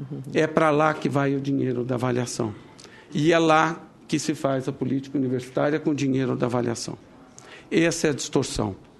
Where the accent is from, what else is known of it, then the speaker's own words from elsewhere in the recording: São Paulo, Brazil; Porque quando eu estou em São Paulo, e eu sou paulista